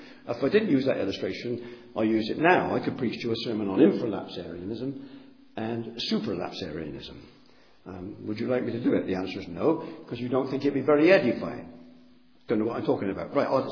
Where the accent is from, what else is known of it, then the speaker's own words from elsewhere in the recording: Bristol, South West England, United Kingdom; born there; I was born in Bristol in 1940.